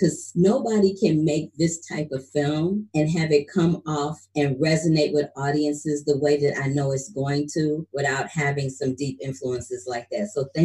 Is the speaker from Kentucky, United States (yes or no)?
no; Missouri, United States; Yeah, I'm from Missouri. And so Missouri was one of the first states to shut it down.